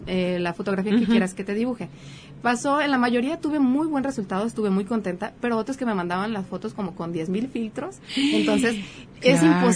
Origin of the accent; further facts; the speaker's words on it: Autlán, Jalisco, Mexico; also born or lived in Guadalajara; que ahorita habemos muchos autlenses. Bueno, realmente yo nací en Guadalajara, pero tengo la mayor parte de mi vida viviendo en Autlán.